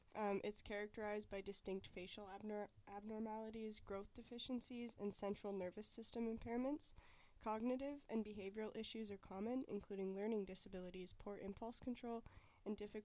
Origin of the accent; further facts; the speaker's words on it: British Columbia, Canada; Jesse and I are Métis and Plains Cree. We grew up in the Okanagan.